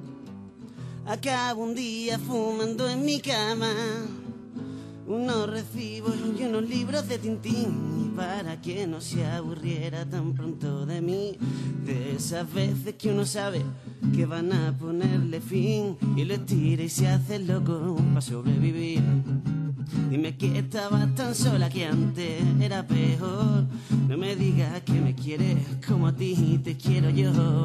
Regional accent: Cádiz, Andalusia, Spain; Somos más de Cádiz, como tú sabes.

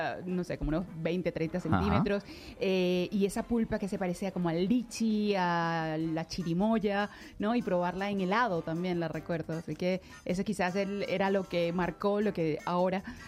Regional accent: Venezuela; born there; yo nací en Venezuela

